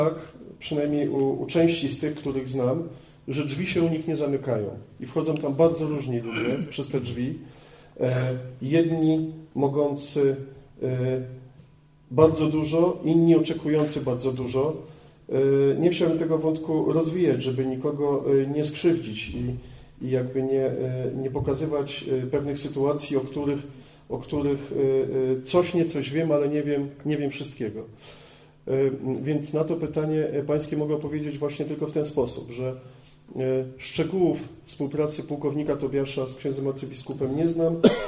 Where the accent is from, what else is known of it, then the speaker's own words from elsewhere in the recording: Warsaw, Masovian Voivodeship, Poland; moved away as an adult; now in Biała Podlaska, Poland; wyjechałem z Warszawy, ja pochodzę z wielopokoleniowej rodziny warszawskiej, która jakimś cudem przeżyła powstanie. Wyjechałem na Podlasie po skończeniu studiów za moją żoną, która jest Bialczanką